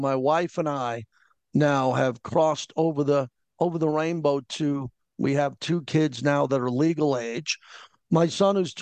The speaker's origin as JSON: {"language": "English", "town": "Austin", "region": "Texas", "country": "United States", "said": "well, no, I'm from Austin, Texas, and I'm really 26"}